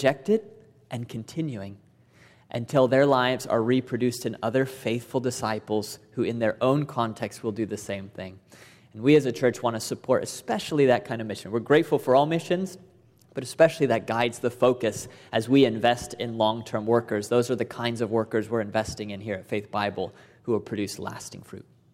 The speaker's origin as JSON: {"language": "English", "country": "United States", "said": "Being an American plays into that as well, because we're all about efficiency"}